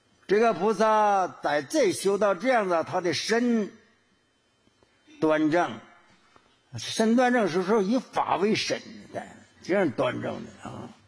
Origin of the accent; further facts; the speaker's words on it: Quanzhou, Fujian, China; 是我们泉州人啊